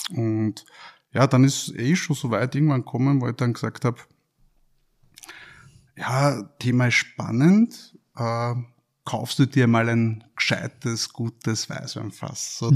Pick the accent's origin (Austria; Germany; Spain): Austria; Ziersdorf, Lower Austria; ist schon angekündigt. Ich komme aus dem Weinviertel. Das Weinviertel ist bekanntlich riesengroß.